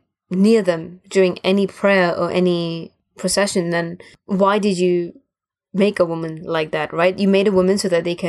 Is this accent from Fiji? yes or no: no; Gibraltar; Because I was raised in Gibraltar and I was allowed to go into my mandir at home after I'd taken a shower.